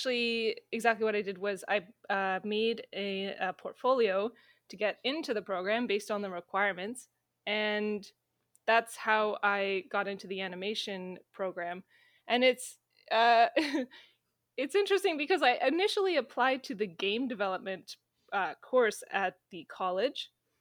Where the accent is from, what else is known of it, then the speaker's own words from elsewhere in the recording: Ottawa, Ontario, Canada; So I grew up in Ottawa, Ontario, and I've stayed here my whole life other than when I travel.